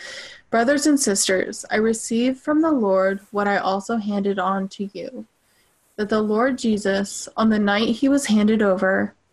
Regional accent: Arlington, Virginia, United States; Yes, Arlington.

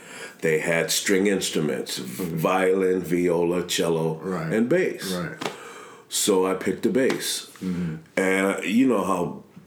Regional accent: Los Angeles, California, United States; Okay, well, I grew up in East L.A. I went to Roosevelt High School.

